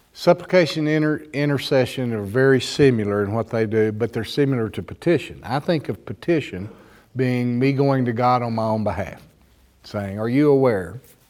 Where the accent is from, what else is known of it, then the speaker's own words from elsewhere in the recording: Texas, United States; Now, we grew up in West Texas saying, be your own man, be your own woman